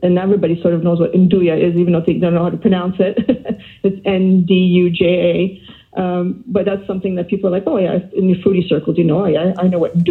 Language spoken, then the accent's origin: English; Canada; moved away as an adult; now in United Kingdom; I'm Canadian, if you can tell by my accent. I'm Italian origin. I moved to the UK about 15 years ago